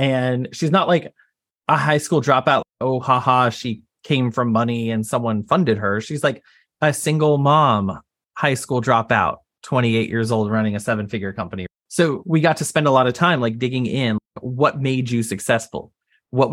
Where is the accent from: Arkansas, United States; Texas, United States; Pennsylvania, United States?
Texas, United States; I grew up in Texas. I did not come from any money. I started working at 13 years old, right?